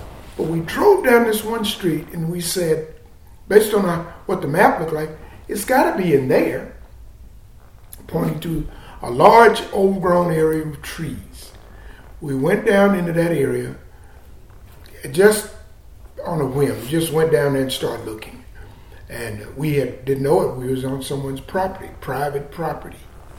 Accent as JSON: {"language": "English", "town": "Fort Worth", "region": "Texas", "country": "United States", "tie": "born or raised there", "lives_now": "Denton, United States", "said": "Fort Worth, Texas."}